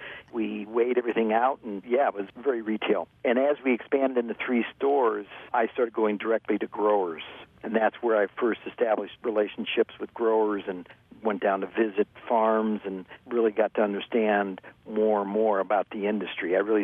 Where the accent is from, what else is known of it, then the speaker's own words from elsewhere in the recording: Ohio, United States; now in California, United States; I moved out from Ohio to California, and I wasn't trained in any particular fashion, a bit of college, and I was living in the city.